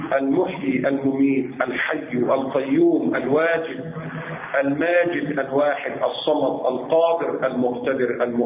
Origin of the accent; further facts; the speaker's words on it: Egypt; احنا واخدين على الايه عندنا في مصر كنا شغالين باللحلوح